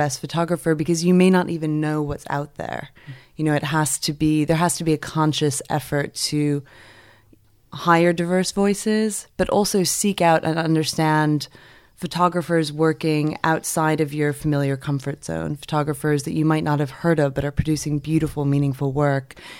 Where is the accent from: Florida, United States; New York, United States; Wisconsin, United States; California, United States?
New York, United States; So I was born and raised in New York.